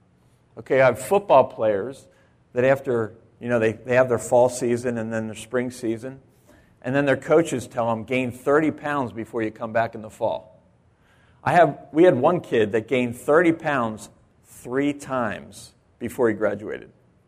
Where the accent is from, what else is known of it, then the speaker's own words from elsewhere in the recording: Boyertown, Pennsylvania, United States; now in Lancaster, United States; We're from Boyertown, so we're locally grown, and I worked in Ole for a little while as a youth pastor, but we're local people. I currently live in Lancaster in the city